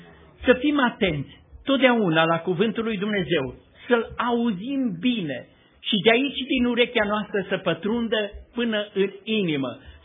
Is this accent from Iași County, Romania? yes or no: no; Vatra Dornei, Suceava County, Romania; din Vatra Dornei, care este internată la Târgu Mureș